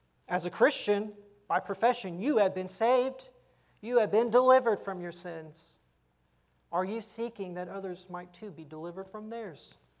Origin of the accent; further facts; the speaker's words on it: Texas, United States; As a Texan, I can't help it. It's in my blood.